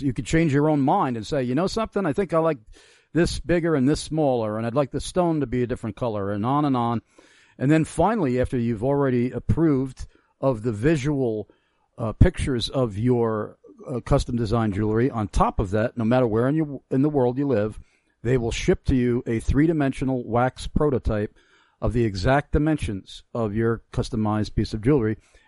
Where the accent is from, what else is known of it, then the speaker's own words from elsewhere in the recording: New York, United States; as a child or as a teenager growing up on Long Island and going to the 7-Eleven.